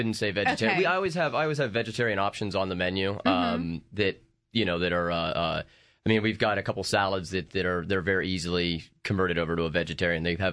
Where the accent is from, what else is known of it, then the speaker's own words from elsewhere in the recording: Ohio, United States; growing up in Ohio, I hate to be that cliche chef who always talks about, you know, grandma this and grandma that, but you know, my family always had a vegetable garden.